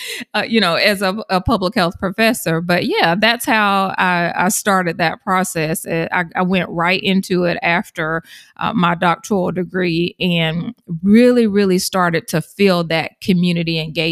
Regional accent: Georgia, United States; If you have not noticed my accent by now, I'm from South Georgia as well.

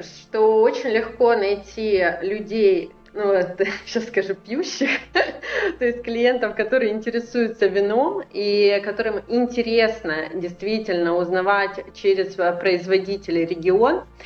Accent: Russia; я изначально из России, из сферы ивентов

